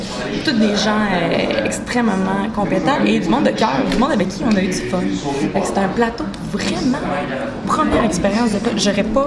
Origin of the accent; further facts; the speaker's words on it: Quebec City, Quebec, Canada; parce que je viens de Québec.